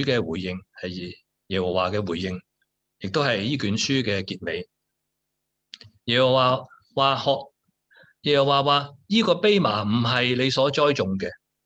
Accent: Hong Kong; 中国人，我哋香港人啦，传统新年嘅时候，我哋梗系，点做啊？我哋去拜年啦。

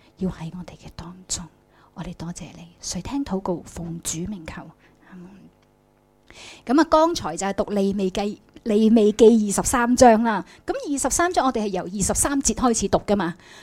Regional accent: China; 咁但我哋中国人嘅历法系初六

